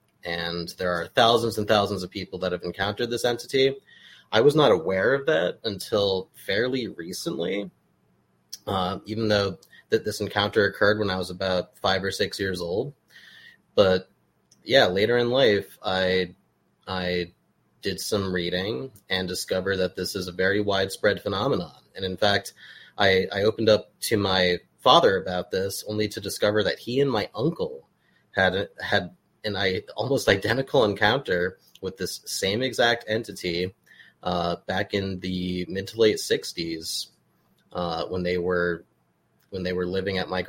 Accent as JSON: {"language": "English", "region": "New Jersey", "country": "United States", "tie": "born or raised there", "said": "I'm 33 years old. I'm born and raised in New Jersey."}